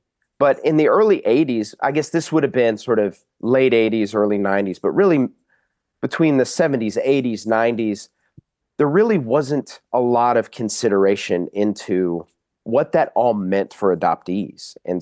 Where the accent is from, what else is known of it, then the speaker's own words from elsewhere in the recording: Dublin, Georgia, United States; born there; I don't remember being told that I was born in Dublin, Georgia.